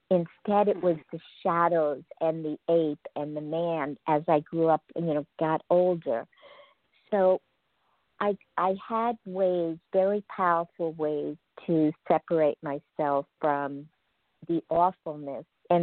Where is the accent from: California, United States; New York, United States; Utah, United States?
New York, United States; Merrick; I grew up in Merrick, Long Island. And when I think of growing up in Merrick, Long Island, it was a community where things like this don't happen.